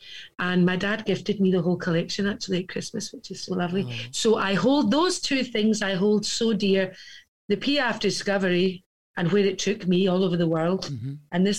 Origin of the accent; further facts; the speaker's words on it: Scotland, United Kingdom; I am a Scottish girl through and through. I'm doing the, I live, as you can see, on the beach, mm-hmm. and I'm half an hour away from Glasgow